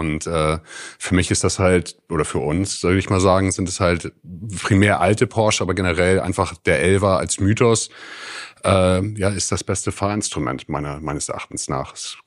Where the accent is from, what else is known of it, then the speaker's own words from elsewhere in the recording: California, United States; ich wäre ganz gerne in meiner alten Heimat in Kalifornien, in Südkalifornien, würde morgens surfen gehen. Wind and Sea heißt der alte Spot, wo ich groß geworden bin dort.